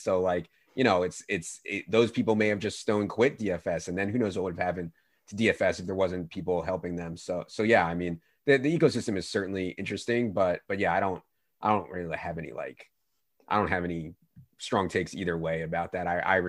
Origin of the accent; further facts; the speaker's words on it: Virginia, United States; So I grew up in Virginia. I was actually a Bullets fan, and I didn't care too much about the Sixers.